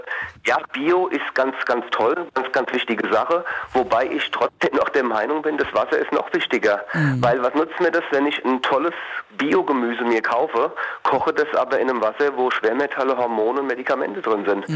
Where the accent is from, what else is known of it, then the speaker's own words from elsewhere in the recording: Hesse, Germany; Ich komme ursprünglich aus dem Rheingau, das ist Grundnahrungsmittel.